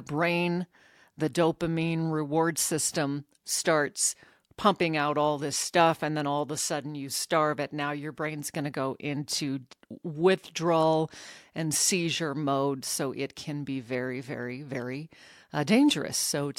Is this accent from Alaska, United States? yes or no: yes; Anchorage, Alaska, United States; You know, in my case, growing up in Alaska, everybody drinks and smokes weed.